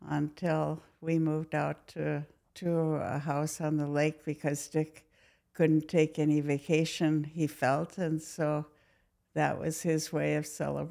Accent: Madison, Wisconsin, United States; Well, I thought of Madison as a great city to grow up in.

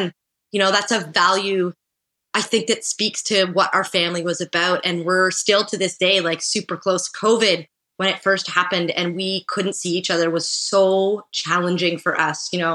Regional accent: Toronto, Ontario, Canada; I grew up in Toronto

